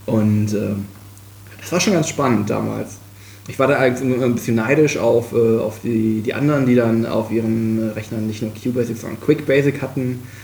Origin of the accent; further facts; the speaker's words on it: Krefeld, North Rhine-Westphalia, Germany; aufgewachsen bin ich in Krefeld. Das ist in der Nähe von Düsseldorf. Hab da auch quasi meine Kindheit verbracht und dann auch angefangen zu studieren dort.